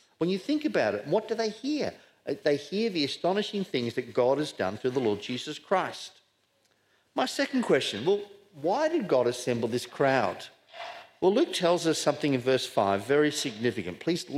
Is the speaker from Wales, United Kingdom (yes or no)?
no; Scotland, United Kingdom; born there; As I said earlier, I was born in Scotland.